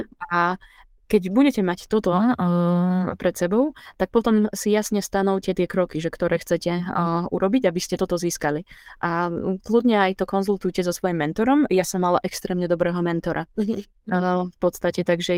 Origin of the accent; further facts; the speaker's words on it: Klenovec, Banská Bystrica Region, Slovakia; odkiaľ pochádzam z Klenovca, tak tu realizujem stavbu, staviam zrub a ja sa nachádzam teda na samote teraz